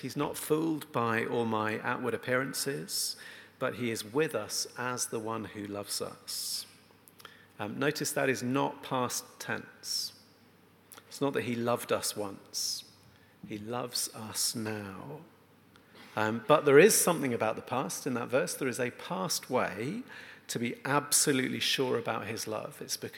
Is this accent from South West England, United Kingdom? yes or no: yes; Shepton Mallet, South West England, United Kingdom; It was just a nowhere place to be from. I'm from Shepton Mallet.